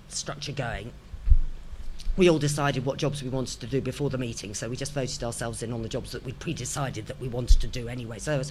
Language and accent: English; East of England, United Kingdom; And I was from Hertfordshire.